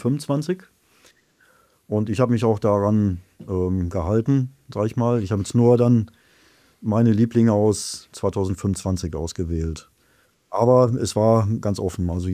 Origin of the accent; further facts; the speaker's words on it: Schwerte, North Rhine-Westphalia, Germany; Ich arbeite in Schwerte. Ich bin eigentlich gebürtiger Schwerter